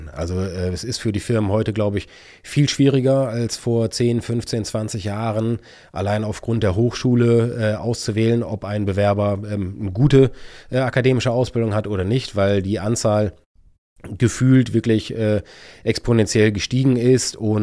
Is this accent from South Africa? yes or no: no; Düsseldorf, North Rhine-Westphalia, Germany; ich bin gebürtiger Düsseldorfer